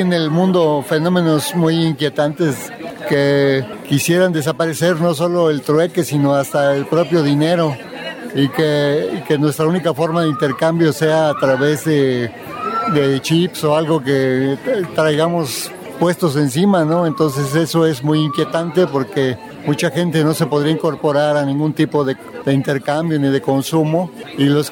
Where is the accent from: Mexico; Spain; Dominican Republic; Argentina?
Mexico; Mexico City; now in Xalapa, Mexico; soy originario del DF, pero vivo en Jalapa, es mi hija, tengo 23 años, vivo en Jalapa.